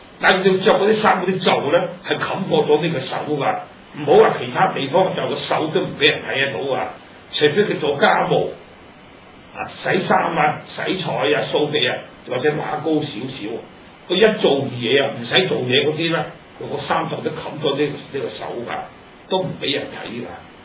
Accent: Dongguan, Guangdong, China; 我係東莞人，咁我東莞鄉下嗰啲大屋咧，

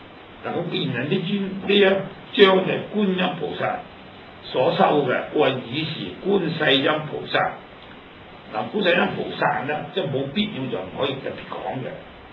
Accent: Dongguan, Guangdong, China; 我係東莞人，咁我東莞鄉下嗰啲大屋咧，

